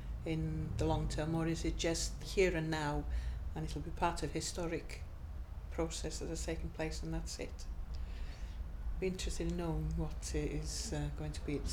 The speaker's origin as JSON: {"language": "English", "town": "Anglesey", "region": "Wales", "country": "United Kingdom", "said": "I am 55 years of age, and I come from Anglesey in North Wales."}